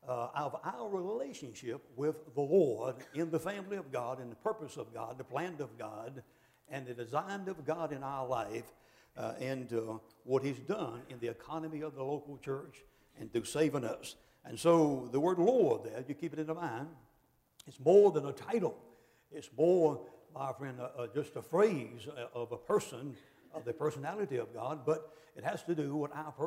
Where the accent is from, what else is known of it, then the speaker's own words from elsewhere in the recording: North Carolina, United States; we're from North Carolina.